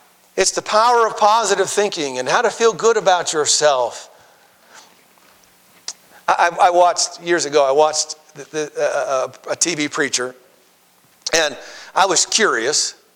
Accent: Twin Falls, Idaho, United States; I was raised in Twin Falls.

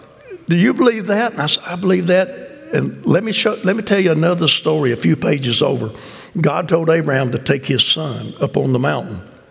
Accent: South Carolina, United States; I told you we grew up in South Carolina, so backward and hillbilly.

